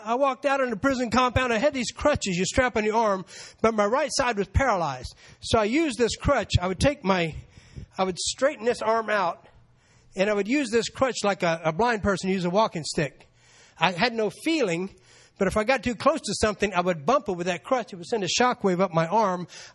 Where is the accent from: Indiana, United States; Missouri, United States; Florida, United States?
Florida, United States; I grew up in Florida.